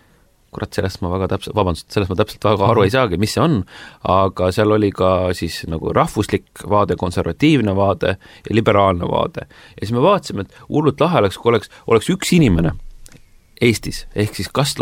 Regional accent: Saare County, Estonia; Mina olen saarlane, mina olen siin sündinud, ma olen siin ka oma esimesed eluaastad, mida võib nagu ka pikendada veel üles kasvanud. Ma jään saarlaseks, see saare identiteet on võimas.

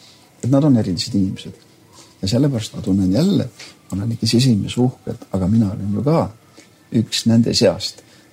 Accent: Saare County, Estonia; ma olen saarlane. Nüüd kõik tunnevad ise ära. Aga ma olen uhke küll sellele. Sisemuses ma olen uhke ja ma ei käige sellega kelkimas, aga ma tean, et ma olen sealt siiski tulnud

